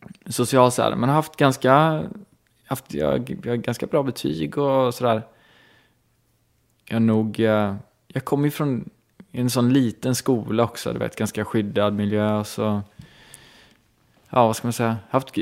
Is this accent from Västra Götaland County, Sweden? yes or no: yes; Romelanda, Västra Götaland County, Sweden; Men så där växte jag upp. I Romelanda, så det ser jag som min sådär... Ja, där växte jag upp på en gata med ganska mycket andra barn.